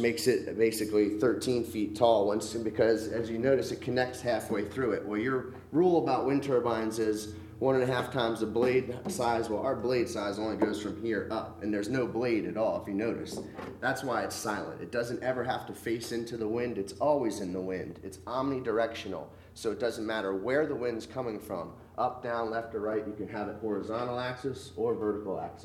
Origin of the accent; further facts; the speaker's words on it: United States; But really, we're just trying to show that I was born and raised here in Sussex County. This is where we live now.